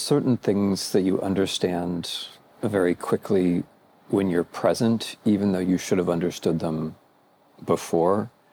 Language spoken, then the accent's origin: English; Midwest, United States; which for me as an American Midwesterner, it's like the American Midwest